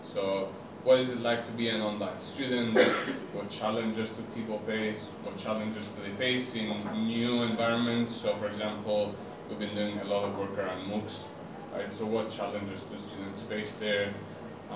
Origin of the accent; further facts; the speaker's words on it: Cyprus; now in Victoria, Canada; I live in British Columbia, Canada. I'm originally from Cyprus, but this is what I call home now. And in particular, I live in Victoria, which is at the very bottom of that huge island called Vancouver Island.